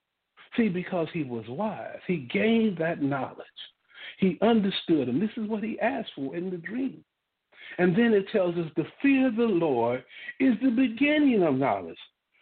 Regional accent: Louisiana, United States; I always think I'm from New York instead of Louisiana boy.

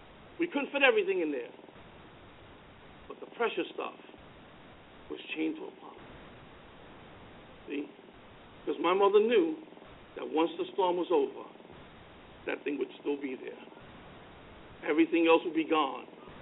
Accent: Puerto Rico; when I was growing up in Puerto Rico, I saw many tropical storms and hurricanes.

